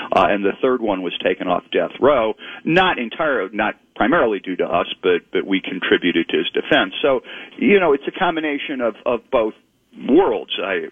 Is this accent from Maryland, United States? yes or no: no; East Cleveland, Ohio, United States; moved away; I left in the 70s, mm-hmm. but I grew up in East Cleveland, Cleveland Heights area, centered around Coventry Road back when that was a thing.